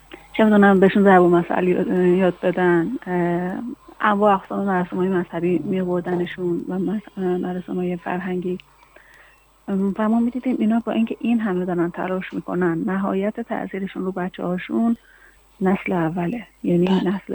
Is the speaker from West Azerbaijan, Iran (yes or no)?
no; Hamadan, Iran; ما اگر در همدان بزرگ شدیم و از خدمات این شهر استفاده کردیم تا به جایی برسیم